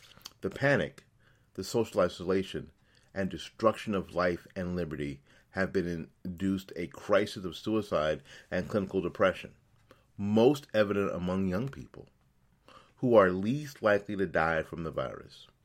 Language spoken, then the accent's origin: English; Florida, United States; The latest example is out of my home state of Florida